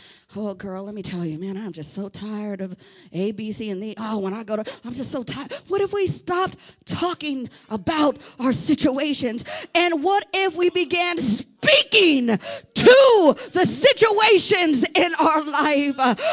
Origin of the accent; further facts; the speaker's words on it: San Diego, California, United States; And I'm from San Diego, so we got some big mountains out there.